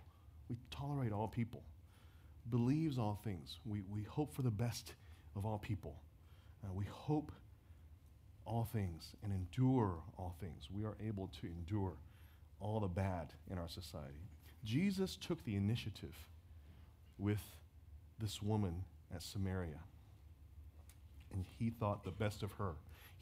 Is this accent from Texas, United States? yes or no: yes; Houston, Texas, United States; Those Dallas people, they're not like us Houstonian